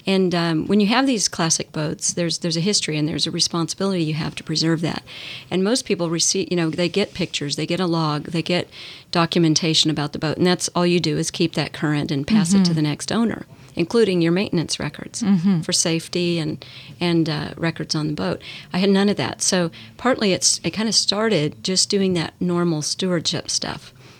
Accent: Oklahoma, United States; There are pictures of me that my mom has on the ranch where I grew up in Oklahoma

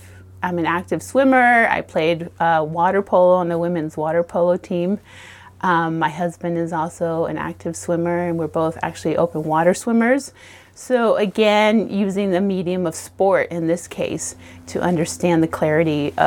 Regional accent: Argentina; I actually did. I'm from Argentina originally, and there was a beach there called Mar del Plata.

